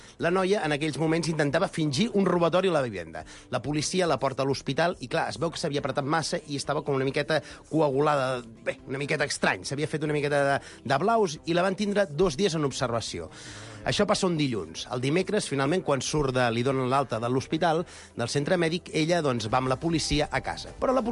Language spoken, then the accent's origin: Catalan; Barcelona, Catalonia, Spain; natal sóc de Barcelona.